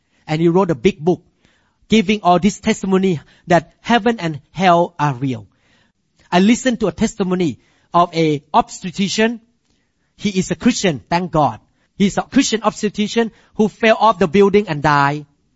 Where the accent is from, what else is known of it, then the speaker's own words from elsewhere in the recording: Thailand; You know, as a Thai man, I grew up in Thailand.